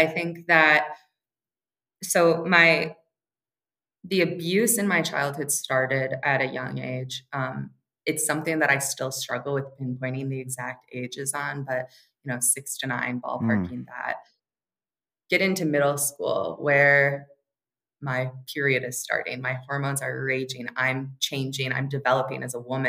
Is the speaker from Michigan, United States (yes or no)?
yes; East Lansing, Michigan, United States; In East Lansing.